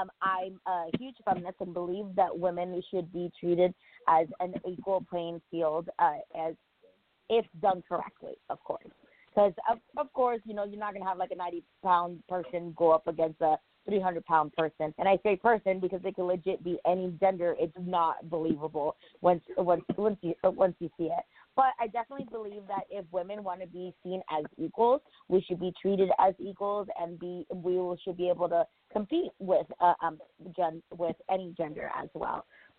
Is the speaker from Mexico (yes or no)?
yes; Mexico; Since I grew up in Mexico, wrestling was very, like, a family business.